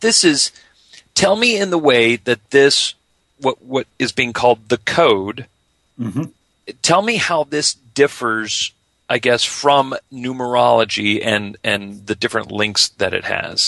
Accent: United States; born there; Mine does, too, and I've been here, you know, all my life. I was born in America, so, yeah.

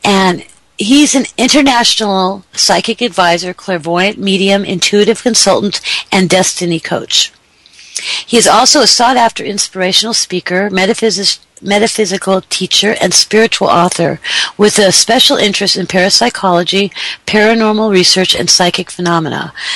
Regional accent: Atlanta, Georgia, United States; remember I'm from Atlanta.

